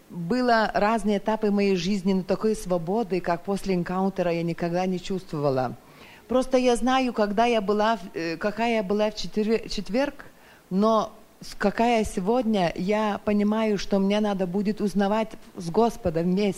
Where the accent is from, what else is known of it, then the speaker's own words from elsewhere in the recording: Lithuania; now in Norway; я приехала из Норвегии, но я сама литовка, и с Богом встретилась в 1991 году в Литве